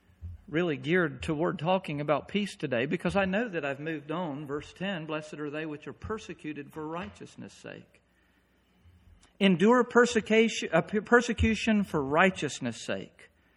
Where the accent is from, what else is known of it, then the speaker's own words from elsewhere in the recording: United States; Right now, I don't have any peace about being an American. I'm glad I'm here.